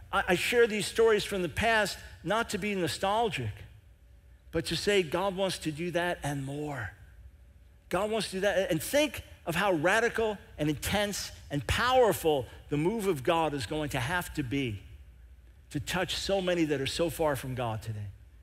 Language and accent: English; New York, United States; moved away as an adult; I'm from New York, born in New York City, raised on Long Island, spent almost the first half of my life there. Then we lived in different parts of the country.